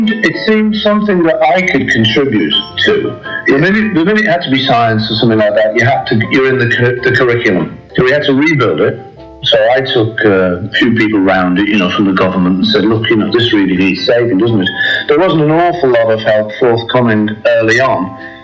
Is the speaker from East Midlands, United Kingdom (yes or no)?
no; Toxteth, North West England, United Kingdom; because it was my hometown, I talked to a lot of lads that I'd known and stuff from the area, which is now called Toxteth. It used to be called the Dingle.